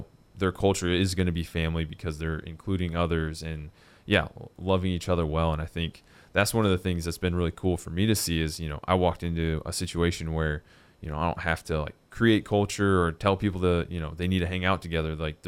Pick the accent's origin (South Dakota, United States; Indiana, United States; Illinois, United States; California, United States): Indiana, United States; I actually came from the Midwest. I grew up in Indiana